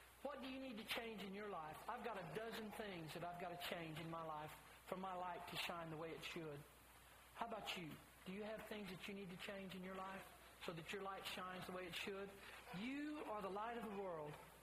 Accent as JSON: {"language": "English", "region": "New Mexico", "country": "United States", "tie": "born or raised there", "said": "I grew up in New Mexico, and I got to go to Carlsbad Caverns more than once."}